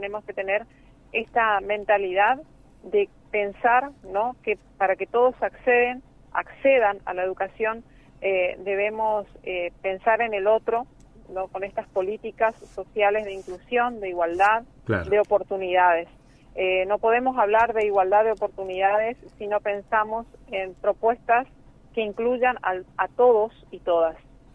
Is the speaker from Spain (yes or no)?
no; Argentina; como ciudadanos argentinos